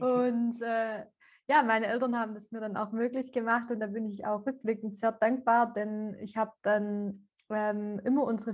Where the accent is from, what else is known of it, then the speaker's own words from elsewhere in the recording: Ellwangen, Baden-Württemberg, Germany; Ich bin 25 Jahre alt. Ich komme aus Süddeutschland, aus dem Schwabenländle. Das ist eine kleinere Stadt, die heißt Elbangen.